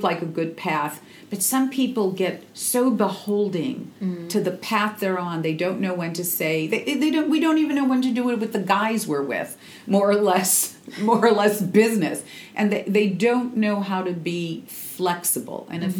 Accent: Seattle, Washington, United States; I'm from the Northwest in Seattle. I go salmon fishing.

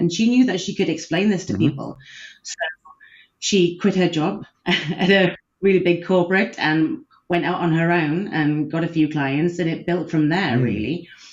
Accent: United Kingdom; now in Eindhoven, Netherlands; Hello, I'm in Eindhoven in the Netherlands. Mm-hmm. But I'm British, as you can maybe tell.

